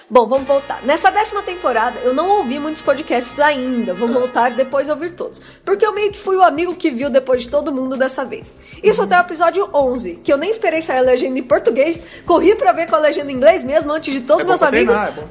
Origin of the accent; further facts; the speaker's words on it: São Fidélis, Rio de Janeiro, Brazil; Sou de São Fidélis, Rio de Janeiro.